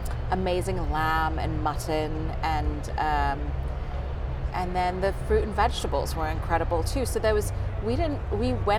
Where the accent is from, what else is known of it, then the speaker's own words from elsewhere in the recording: Dubai, United Arab Emirates; And growing up in Dubai, you just had so much available to you in its raw form.